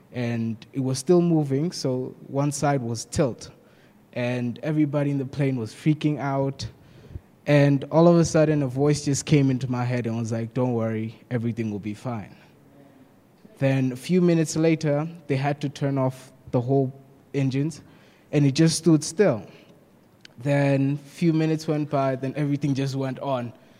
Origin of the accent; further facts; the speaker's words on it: Tanzania; I was flying from South Africa back home in Tanzania.